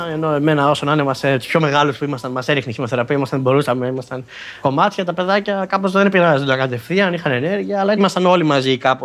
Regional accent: Volos, Thessaly, Greece; born there; Είμαι 34 μισό χρόνο, τώρα θα γίνω 35. Το 87 γεννήθηκα στο Βόλο

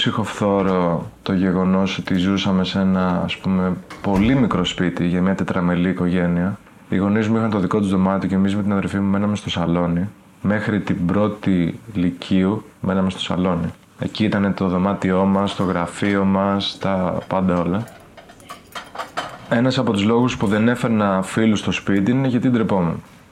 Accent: Albania; now in Greece; Θυμάμαι ότι μου δημιουργούσε άγχος στο σχολείο να μην ακουστεί ότι είσαι από Αλβανία ή είμαστε από Αλβανία. Και γι' αυτό πολλά παιδιά το κρύβαμε και λέγαμε Βόρεια Ήπειρος.

